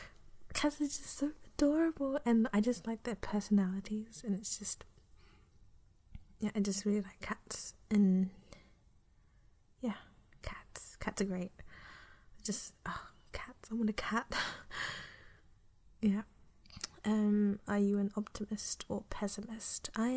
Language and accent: English; Australia; accent: Australian; basically removing the Australian accent and just removing all traces of being Australian in the accent, then it gets like very deliberate with my accent.